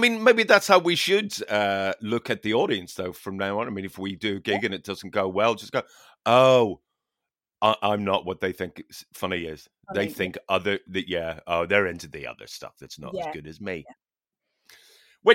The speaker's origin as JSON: {"language": "English", "town": "Newtownards", "region": "Northern Ireland", "country": "United Kingdom", "tie": "born or raised there", "said": "it's the rival town to my hometown, Newton Orange."}